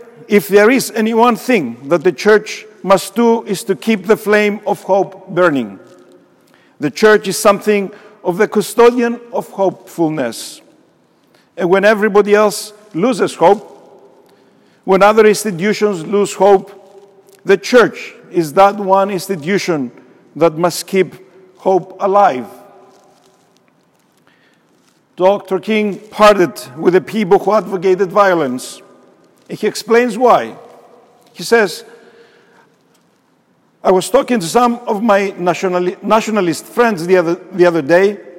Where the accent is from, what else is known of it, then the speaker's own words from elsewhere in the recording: Cyprus; was just 11 years old on March 4th of 1968. Growing up in Cyprus, a small island on the eastern Mediterranean, on the far eastern corner of the Mediterranean Sea, more than 6,000 miles away from Memphis, Tennessee.